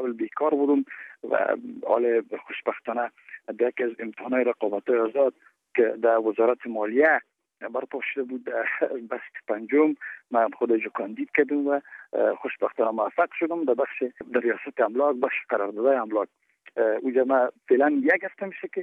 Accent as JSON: {"language": "Persian", "country": "Afghanistan", "said": "ما به عنوان یک افغان، به عنوان کسی که در محل زندگی میکنم"}